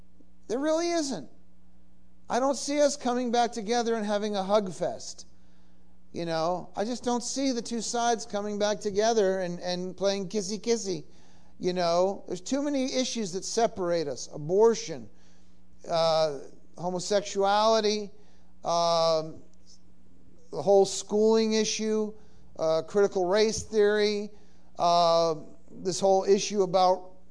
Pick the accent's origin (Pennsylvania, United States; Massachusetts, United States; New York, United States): Massachusetts, United States; Boston; Because I come from Boston, and I remember it.